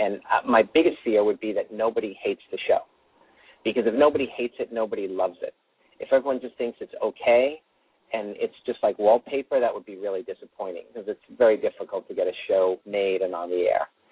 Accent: New York City, New York, United States; You know, I'm from the Bronx, and I went to a very good school in Massachusetts

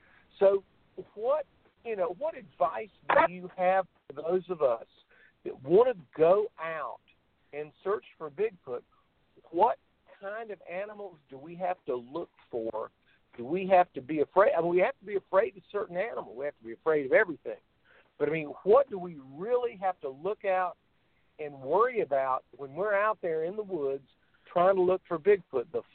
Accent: Morganton, North Carolina, United States; I'm from Morganton, North Carolina, and we had bobcats out there in the woods

